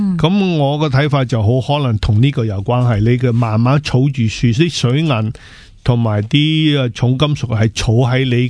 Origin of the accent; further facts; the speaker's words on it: Hong Kong; now in United States; 因为我香港大嘅